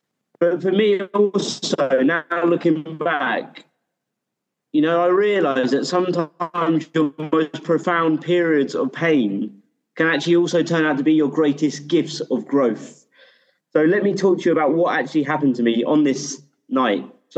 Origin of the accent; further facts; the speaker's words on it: South East England, United Kingdom; now in Central America; So I'm from England, sort of southeast England, on the outskirts of London.